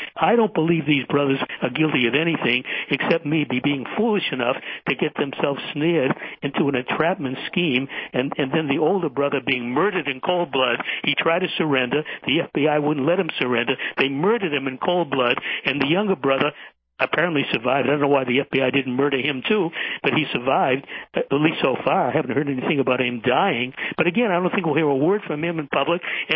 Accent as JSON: {"language": "English", "town": "Boston", "region": "Massachusetts", "country": "United States", "tie": "born or raised there", "said": "a spot I know well because I grew up in Boston"}